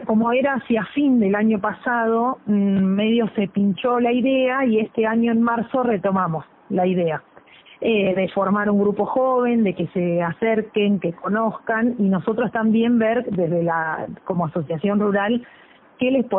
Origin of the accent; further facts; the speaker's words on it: Bahía Blanca, Buenos Aires Province, Argentina; now in Tornquist, Argentina; yo no soy de Torkins, en realidad soy de Bahía Blanca y me casé y vivo hace unos 8 años acá en Torkins